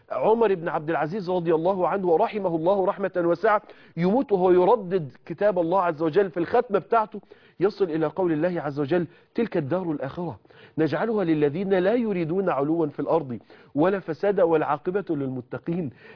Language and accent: Arabic; Mansoura, Dakahlia, Egypt; كنت لسه شاب صغير، تاني إعدادي تالت إعدادي، وكنا بنصلي في مسجد كبير عندنا في المنصورة اسمه مجمع الإمام